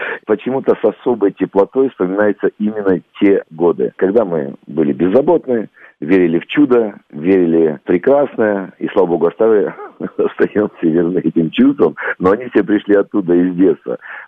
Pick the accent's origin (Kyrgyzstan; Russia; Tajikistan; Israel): Tajikistan; also born or lived in Odesa, Ukraine; Я родился в Одессе, вырос в Таджикистане. А Таджикистан — это действительно многонациональная, интернациональная стройка, где мы жили одной большой семьей.